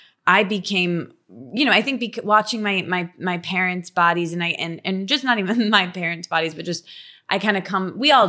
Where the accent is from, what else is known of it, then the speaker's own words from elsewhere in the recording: Michigan, United States; I'm from Michigan.